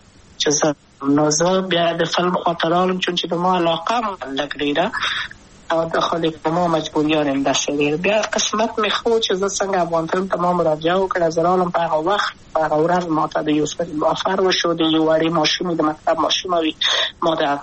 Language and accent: Pashto; Kabul, Afghanistan; also born or lived in Wardak; زه خو اصلا د وردګو ولایت یم د پلار مې د وردګو ولایت ته خلیګنسل شي کېدلې د کابل په تختپل سیمه کې یم او لویا شویم کابل که هم مکتب می دولسم پا کابل